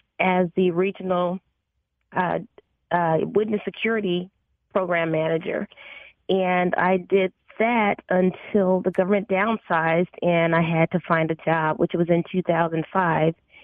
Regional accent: Chicago, Illinois, United States; I was born and raised in Chicago. I'm a PK, preacher's kid

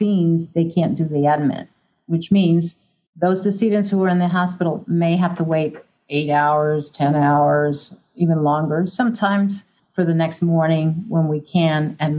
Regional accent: New York, United States; Well, first of all, I grew up in South Bronx. I mean, you know, South Bronx, poor, blah, blah, blah.

